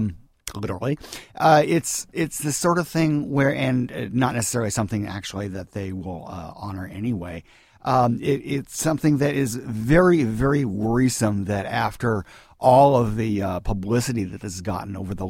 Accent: the South, United States; And I grew up in the South in the 60s, so, I've seen racist.

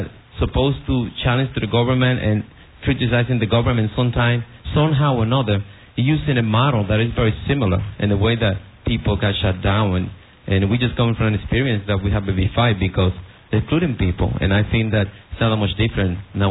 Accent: New York, United States; I'm from the New York area.

